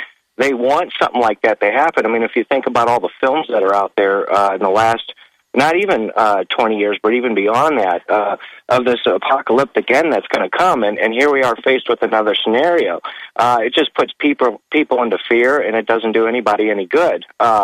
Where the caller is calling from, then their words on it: Missouri, United States; Missouri. I guess they didn't put it down.